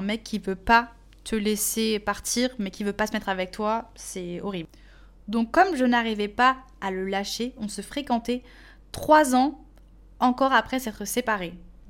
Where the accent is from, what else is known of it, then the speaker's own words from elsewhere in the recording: Portugal; En tant que portugaise, vraiment.